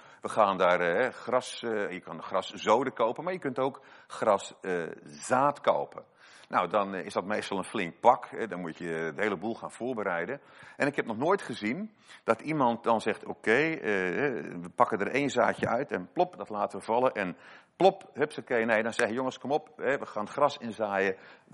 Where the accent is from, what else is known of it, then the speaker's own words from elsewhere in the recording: Krabbendijke, Zeeland, Netherlands; een man, Jan Nieuwenhuizen uit Krabbendijken, waar ik vandaan kom.